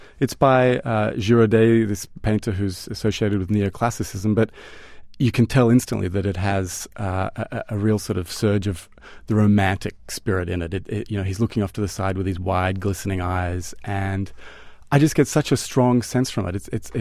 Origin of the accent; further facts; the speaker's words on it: Australia; now in United States; I came from Australia, which is a vibrant art country.